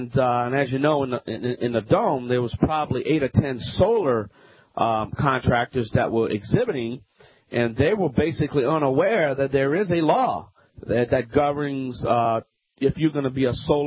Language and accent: English; Shreveport, Louisiana, United States; Hey, my home state, Shreveport, Louisiana